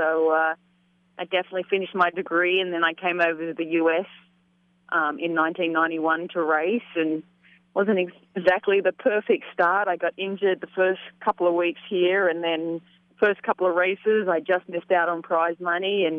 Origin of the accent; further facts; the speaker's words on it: Australia; in my home country of Australia